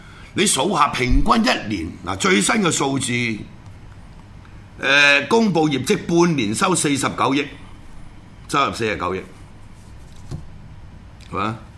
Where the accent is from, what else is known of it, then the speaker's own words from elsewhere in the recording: Hong Kong; 攞我哋剝削我哋香港人嘅血汗錢，跟住你再去大陸投資。